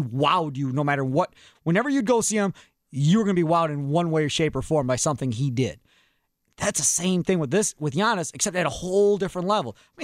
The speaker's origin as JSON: {"language": "English", "town": "Kenosha", "region": "Wisconsin", "country": "United States", "tie": "born or raised there", "said": "When I was growing up in Kenosha, filled with Chicago fans everywhere."}